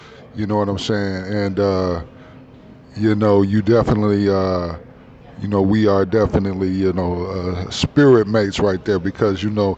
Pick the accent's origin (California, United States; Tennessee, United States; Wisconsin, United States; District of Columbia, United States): Tennessee, United States; Memphis; born there; I was born in Memphis, Tennessee. And then my family, my mother and father are from Osceola, Arkansas, and they moved from there.